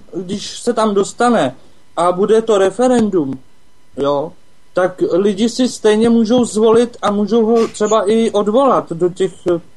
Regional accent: Březová, Karlovy Vary Region, Czechia; Březová u Sokolova.

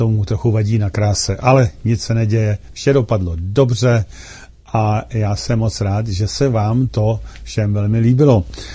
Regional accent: Příšov, Plzeň Region, Czechia; tam v té mé rodné obci Příšov

